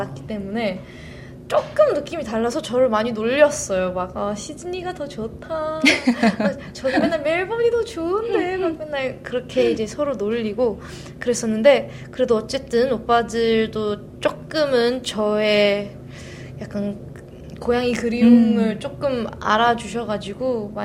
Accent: Victoria, Australia; 제가 완전 시골 마을에서

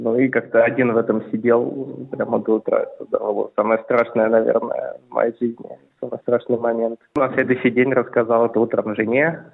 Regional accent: Moscow, Russia; я из Москвы, я русский и я против этой войны. Хоть имя у меня и армянское происхождение, я довольно смешанного, у меня и русские корни, и армянские, татарские

